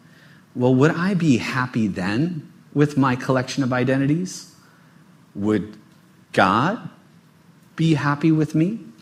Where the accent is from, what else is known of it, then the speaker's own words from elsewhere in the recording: United States; But I'm also an American. And I'm also someone who has ancestors in Germany and England.